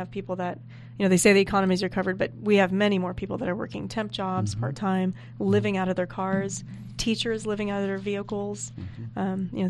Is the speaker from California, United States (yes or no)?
yes; Pleasant Hill, California, United States; I grew up in the Bay Area in Pleasant Hill, which is by Concord.